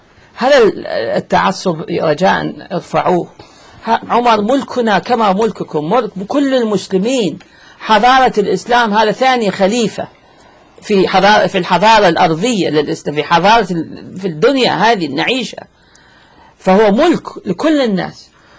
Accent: Iraq; أنا باعتباري عراقي

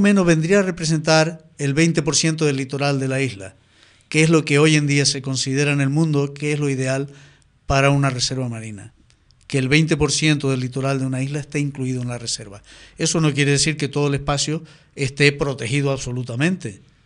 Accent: Valle Gran Rey, Canary Islands, Spain; cuando yo era un chico, yo soy de Valle Gran Rey, vivía allí y lo veía claramente

